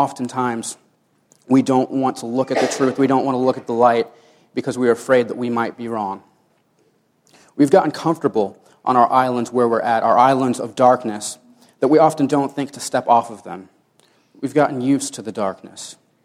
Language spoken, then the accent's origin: English; Houston, Texas, United States; I'm from Houston, Texas. Texas, of course, where everything is bigger and better. I'm 19 years old.